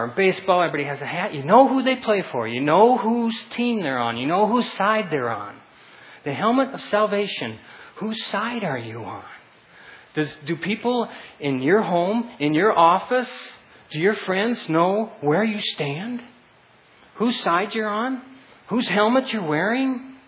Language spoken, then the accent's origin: English; Iowa, United States; It's like I grew up in Iowa.